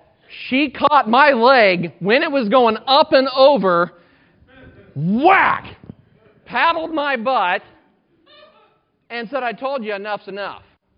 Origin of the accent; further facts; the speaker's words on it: Sigourney, Iowa, United States; we grew up across the road from my grandparents. And my mom lives up by Fort Dodge, and so we grew up in Sigourney.